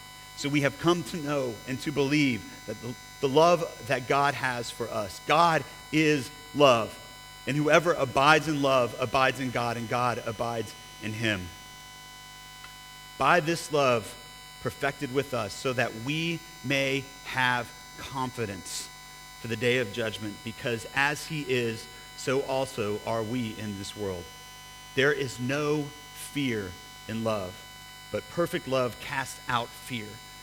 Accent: Texas, United States; I grew up in Texas.

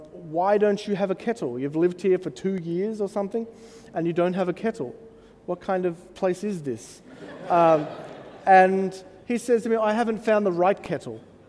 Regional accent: Australia; It's Australia, we like tea, not as much as our British friends

